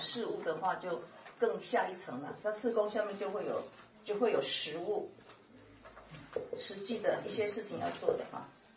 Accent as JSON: {"language": "Chinese", "country": "China", "said": "我们从中国来，我们知道跟这里是不一样的。"}